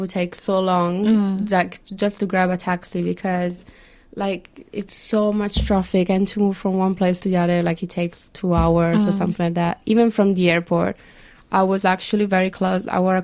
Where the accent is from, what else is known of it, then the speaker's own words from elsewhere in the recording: Italy; Look, it's fine. I'm from Italy.